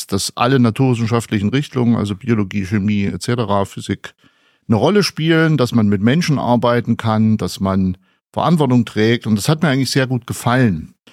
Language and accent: German; Saxony, Germany; ich komme nicht aus Thüringen, ich komme aus Sachsen